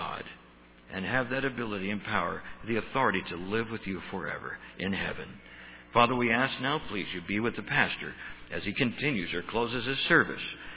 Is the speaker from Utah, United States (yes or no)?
no; Hazleton, Pennsylvania, United States; born there; I was born in Hazleton, but I was born spiritually in Weatherly.